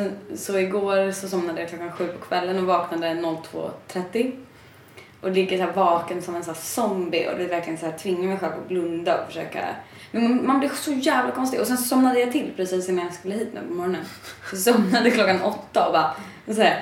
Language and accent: Swedish; Stockholm, Stockholm County, Sweden; Jag kommer från Stockholm.